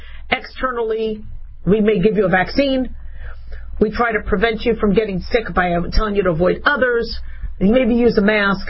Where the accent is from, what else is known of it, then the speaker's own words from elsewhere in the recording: United States; What I do know is, as a doctor and as an American, I don't like things done halfway.